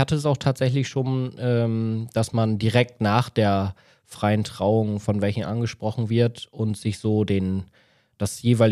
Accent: Zetel, Lower Saxony, Germany; 29 Jahre jung, komme aus dem wunderschönen Zetel aus Friesland.

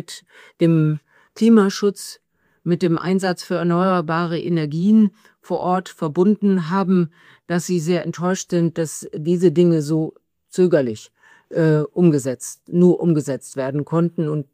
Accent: Bad Bentheim, Lower Saxony, Germany; Bei uns in Bad Bentheim ist Orientierungspunkt die Burg.

